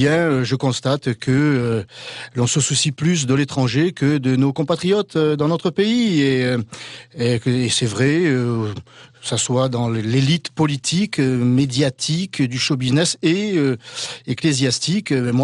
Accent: France; L'on doit, en tant que Français et politique, s'occuper, encore une fois, plutôt de nos compatriotes d'abord

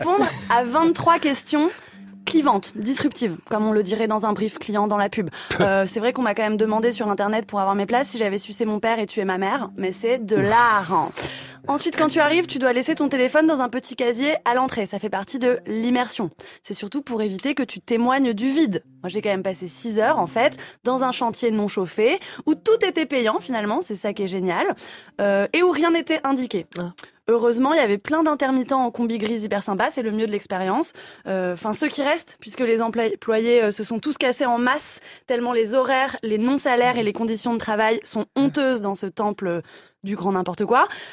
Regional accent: Paris, Île-de-France, France; en tant que bonne parisienne et donc pigeonne

